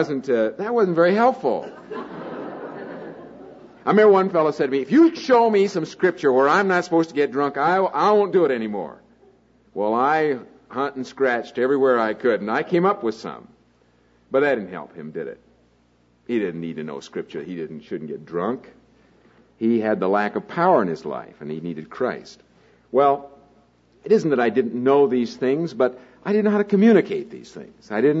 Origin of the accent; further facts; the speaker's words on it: Iowa, United States; also born or lived in Chicago, United States; I was born in Iowa and brought up there, went to school in Chicago for 2 years